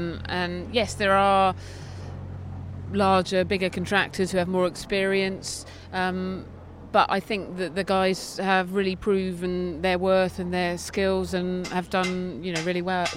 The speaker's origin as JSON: {"language": "English", "region": "England", "country": "United Kingdom", "said": "I am British. That's how I feel."}